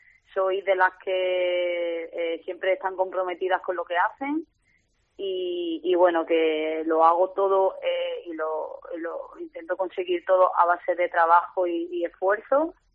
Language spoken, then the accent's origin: Spanish; Seville, Andalusia, Spain; yo soy de Sevilla